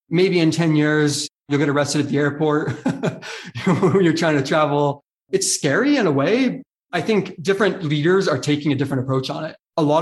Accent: United States; Like, I'm an American. I think it's really sad that the United States is missing out on this by not giving guidance.

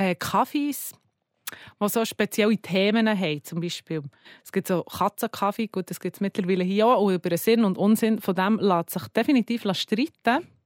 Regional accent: Switzerland; ich komme aus der Schweiz.

